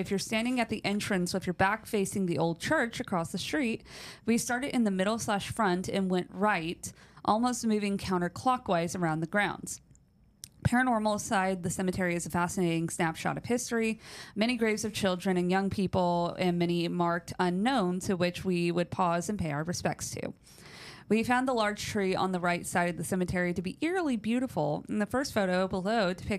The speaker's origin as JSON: {"language": "English", "region": "Connecticut", "country": "United States", "said": "We are from Connecticut, but typically go down about twice a year to visit them and are planning to move down in 2025."}